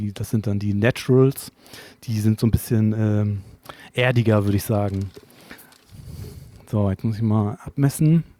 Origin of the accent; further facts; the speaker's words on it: Cuxhaven, Lower Saxony, Germany; Also ich komme aus Cuxhaven tatsächlich.